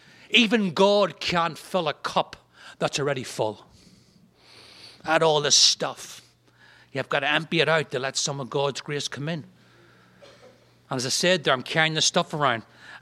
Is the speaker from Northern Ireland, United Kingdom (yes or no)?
yes; Northern Ireland, United Kingdom; I grew up in Northern Ireland, as I said, during the Troubles.